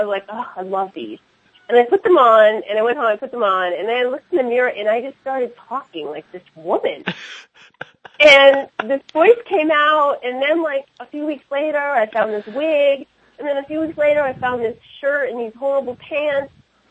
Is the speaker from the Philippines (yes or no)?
no; Connecticut, United States; Like, I'm from Connecticut. I survived cold. So, Connecticut in the 80s is a whole different time now.